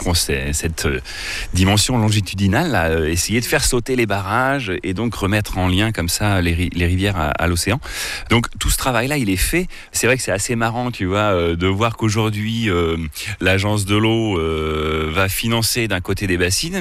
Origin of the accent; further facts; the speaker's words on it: Chédigny, Centre-Val de Loire, France; Alors moi, j'ai grandi donc à Chédigny.